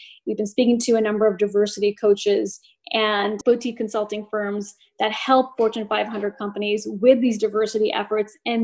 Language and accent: English; Portland, Oregon, United States; even though I am born and raised in Portland, Oregon, and my parents are from India, immigrants from India that migrated over here in the 1970s.